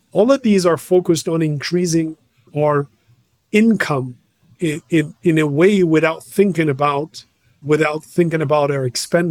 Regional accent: Iran; English is a second language; So I'm from Iran

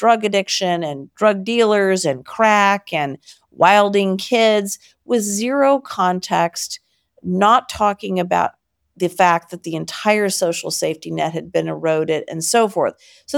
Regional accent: Detroit, Michigan, United States; I grew up in Detroit, actually, in the 70s and the 80s, and spent a lot of time in New York as well.

